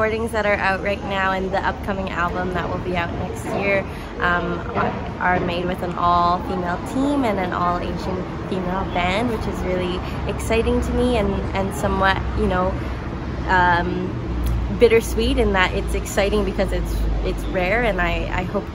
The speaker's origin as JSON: {"language": "English", "town": "Vancouver", "region": "British Columbia", "country": "Canada", "tie": "born or raised there", "said": "I grew up in Vancouver"}